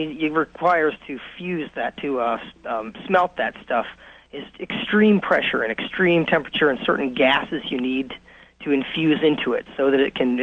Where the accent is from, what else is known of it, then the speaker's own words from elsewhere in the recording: Pennsylvania, United States; Hey, Art. I'm from Pennsylvania.